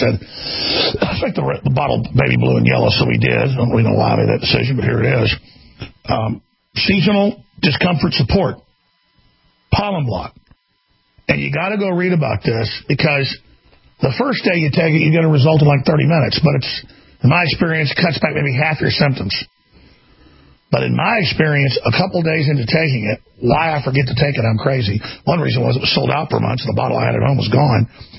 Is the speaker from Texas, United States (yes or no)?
yes; Dallas, Texas, United States; So I grew up in Dallas, and it was mainly grassy plains up there.